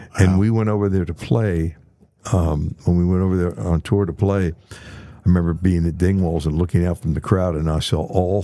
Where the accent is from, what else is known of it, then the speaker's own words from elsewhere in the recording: St. Petersburg, Florida, United States; But I'm from St. Pete.